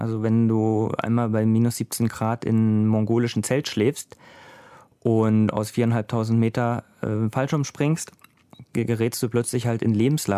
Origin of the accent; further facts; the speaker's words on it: Brandenburg, Germany; ich komme ja aus Brandenburg, aus Ostdeutschland, bin Mitte 30.